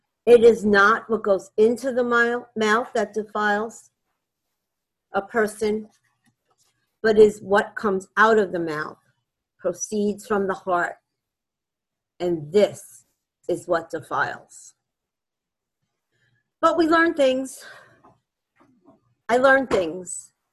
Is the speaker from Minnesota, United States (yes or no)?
no; Brooklyn, New York, United States; did I leave out the part of my identity that says that I'm a badass from Brooklyn?